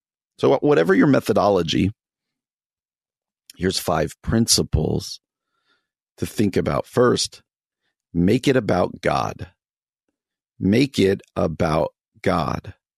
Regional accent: New Jersey, United States; I grew up in New Jersey.

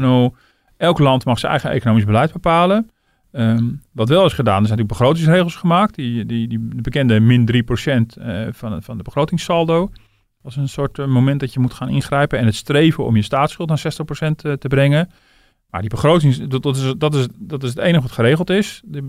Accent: Netherlands; Ja, daar zouden we als Hollanders wel voor voelen.

